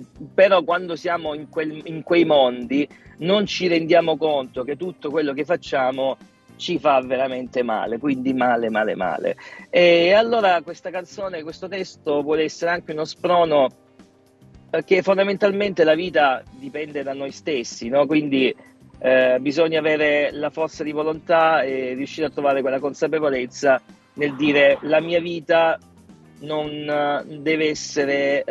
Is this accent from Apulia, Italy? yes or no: yes; Mesagne, Apulia, Italy; Io sono di Mesagne, un comune della provincia di Brindisi, nel Salento esattamente.